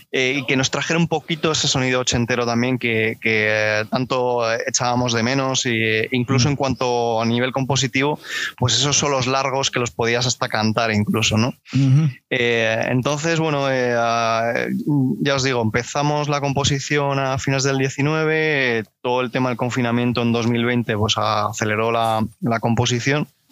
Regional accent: Madrid, Community of Madrid, Spain; Yo soy de Hortaleza, del distrito de Hortaleza, o barrio de Hortaleza, como le quieras llamar. Uh-huh. Y es un barrio con gen rockero dentro de la ciudad de Madrid.

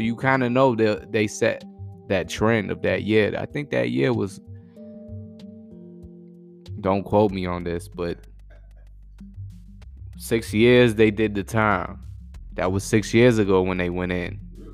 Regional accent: Boston, Massachusetts, United States; I'm from Boston, so we're the West neighbors, you know what I'm saying?

